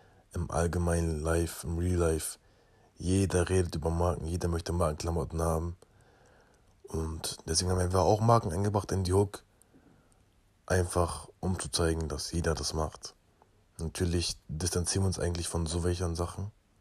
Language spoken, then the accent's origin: German; Bremerhaven, Bremen, Germany; Wie gesagt, Bremerhaven ist meine Heimat. Ich wohne noch in Bremerhaven